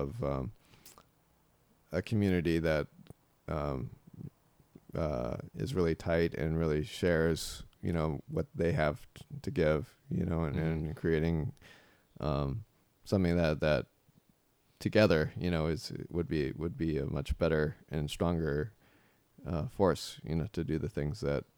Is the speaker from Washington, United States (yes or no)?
yes; Seattle, Washington, United States; maybe up to my hometown in Seattle.